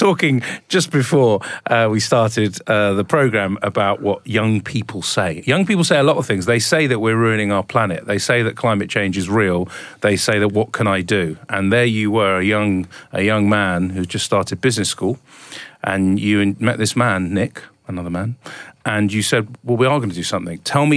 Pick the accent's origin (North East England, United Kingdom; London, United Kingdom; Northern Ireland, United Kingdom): London, United Kingdom; I'm a Londoner. I've not lived in Norway. I'm not part Norwegian like you.